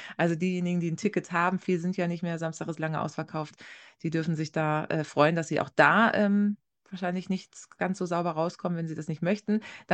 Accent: Rheine, North Rhine-Westphalia, Germany; born there; Ich wurde in Rheine geboren tatsächlich.

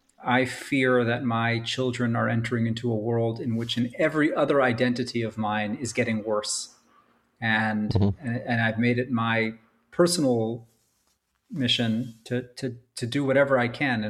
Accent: New York City, New York, United States; I grew up in New York City, parents who were artists, living under the poverty line.

